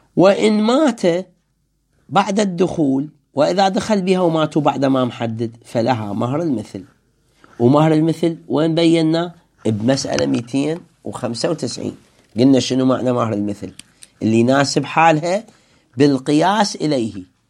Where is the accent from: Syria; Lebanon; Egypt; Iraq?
Iraq; يسموه عندنا بالعراق